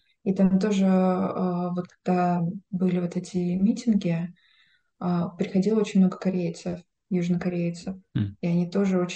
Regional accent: Russia; Вот, я говорила, ну что, я из России.

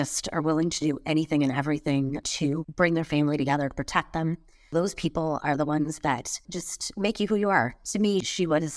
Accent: Sault Ste. Marie, Ontario, Canada; also born or lived in Montreal / Toronto / Hamilton; I loved the Sioux, and I still love the Sioux. I think like many Northern Ontario people, once you're part of that kind of community, it really becomes part of you.

